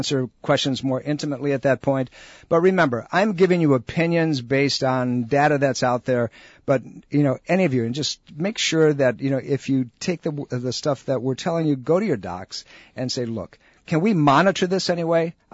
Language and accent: English; Sicily, Italy; now in United States